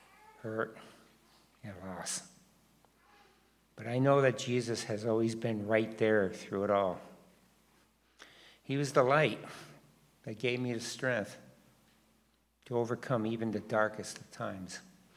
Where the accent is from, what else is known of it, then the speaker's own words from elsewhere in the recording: East Hartford, Connecticut, United States; I was raised in East Hartford by two loving parents as far back as I can remember.